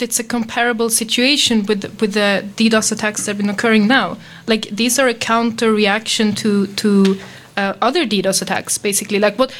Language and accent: English; Sweden; moved away as an adult; now in Brussels, Belgium; I'm abroad, I live in Brussels, I come from Sweden.